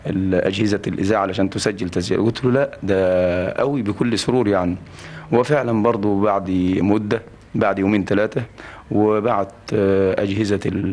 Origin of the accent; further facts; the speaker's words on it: Al Minshah, Sohag Governorate, Egypt; born there; مكان الميلاد المنشاة، وهي مركز وتقع في محافظة سوهاج.